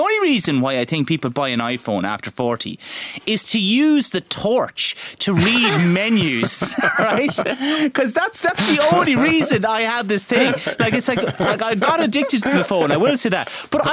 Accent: Cork, County Cork, Ireland; We're drinking Barry's tea and just thinking, God, if I can't leave here anymore without saying I'm from Cork.

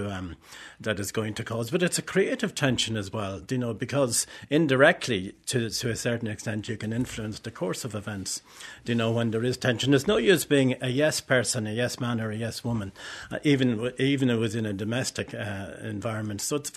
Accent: Dundalk, Leinster, Ireland; I grew up in Dundalk, County Louth. My father owned a small business in sort of selling fuel. So we weren't well off in any kind of way at all, but it was a very secure childhood.

